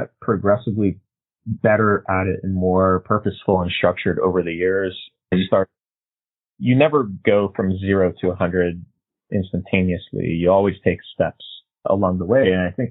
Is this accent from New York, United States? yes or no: no; San Francisco, California, United States; I had a lot of bikes stolen growing up in San Francisco.